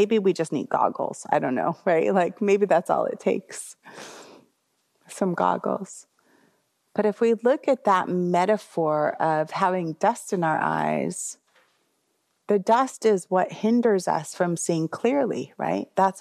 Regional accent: United States

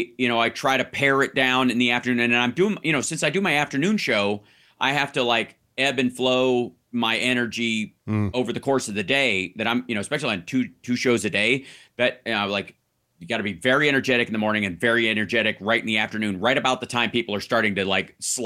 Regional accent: Kentucky, United States; Well, growing up in Kentucky, I was never short of life-threatening situations

